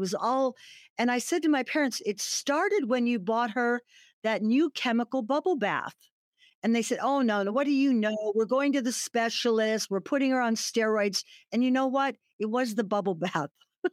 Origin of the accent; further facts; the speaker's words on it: Canada; you know, being Canadian, we would go out and we would make maple syrup and pour it on snow and call it ice cream.